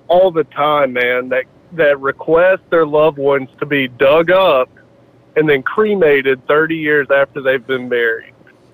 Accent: Alabama, United States; Like South Alabama.

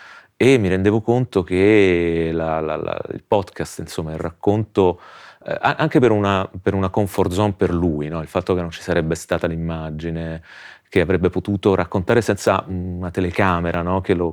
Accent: Rome, Lazio, Italy; essendo nato e cresciuto a Roma ricordavo alcuni episodi

